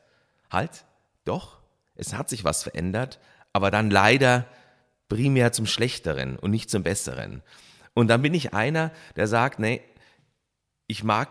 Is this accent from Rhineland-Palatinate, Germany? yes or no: no; Bad Wiessee, Bavaria, Germany; also born or lived in Munich; Ich bin ja hier in Bad Wiessee aufgewachsen und war lange Jahre in München